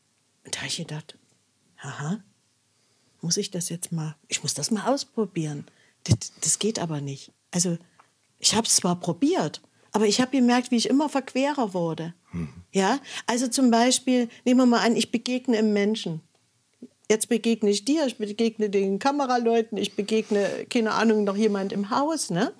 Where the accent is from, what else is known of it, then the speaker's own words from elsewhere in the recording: Saxony, Germany; now in Potsdam, Germany; ich komme ja aus Sachsen, also aus dem Vogtland